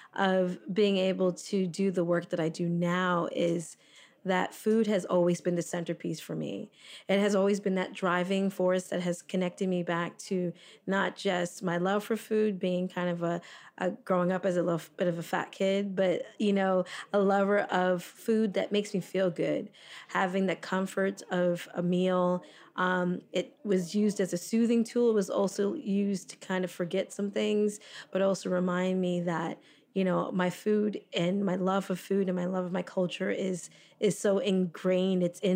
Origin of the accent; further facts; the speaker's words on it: Florida, United States; also born or lived in Toronto, Canada; growing up, you know, I grew up in South Florida, but people would say, well, where are you from? And I'd say Canada.